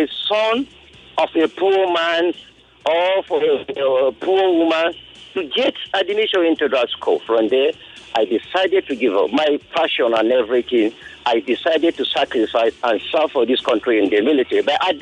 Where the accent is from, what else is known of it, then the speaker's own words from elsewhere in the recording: Kaduna State, Nigeria; I'm from Kaduna State, right?